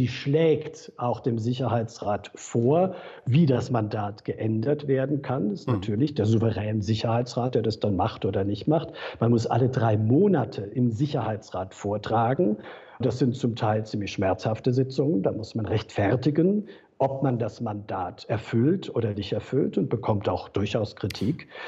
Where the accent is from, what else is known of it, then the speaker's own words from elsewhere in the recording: Stuttgart, Baden-Württemberg, Germany; born there; dass ich eigentlich überzeugter Schwabe bin. Ich bin in Stuttgart geboren.